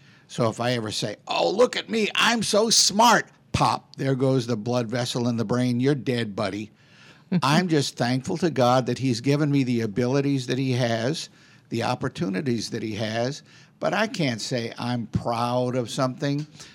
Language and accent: English; United States; born there; I didn't do a thing to deserve being born in this country. I'm thankful to be an American. I'm glad I'm an American.